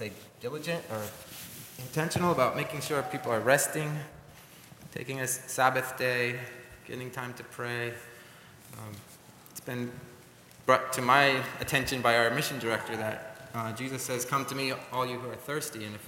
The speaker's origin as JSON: {"language": "English", "country": "United States", "said": "And I'm an American, I'm male, I'm an engineer."}